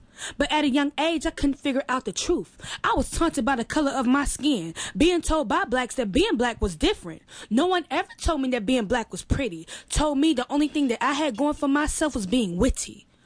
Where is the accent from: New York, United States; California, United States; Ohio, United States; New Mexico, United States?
Ohio, United States; Dayton; I'm from Dayton, Ohio, so we had a lot of speech contests back there.